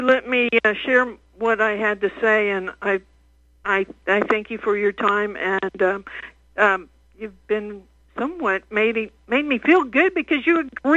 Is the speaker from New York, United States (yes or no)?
no; Oklahoma, United States; and I'm from Oklahoma, where we all used to, you know, back, I wasn't alive at that time, but the West was the Wild West